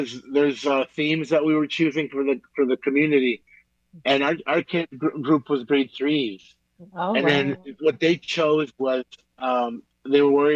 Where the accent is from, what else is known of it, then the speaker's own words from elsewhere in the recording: Belize; I'm from Belize, so I have Caribbean music essence with me, Salvadorian essence.